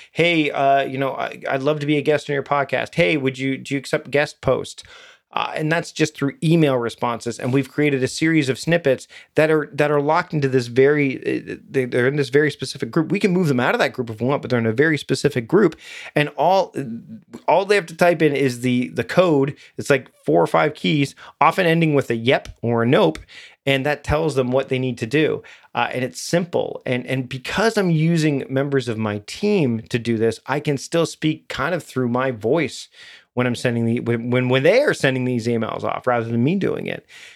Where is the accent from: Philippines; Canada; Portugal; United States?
Canada; Ontario; I grew up near Toronto, where it's, very much a live to work mentality.